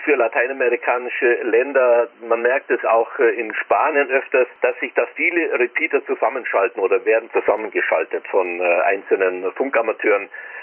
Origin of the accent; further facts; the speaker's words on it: Isen, Bavaria, Germany; aus meinem Heimatort Isen im Landkreis Erding